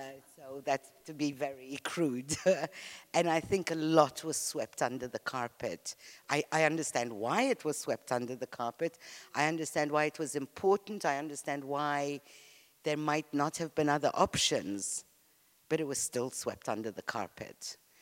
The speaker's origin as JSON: {"language": "English", "country": "Egypt", "said": "I'm Egyptian, and in Egypt we spent many, many years saying"}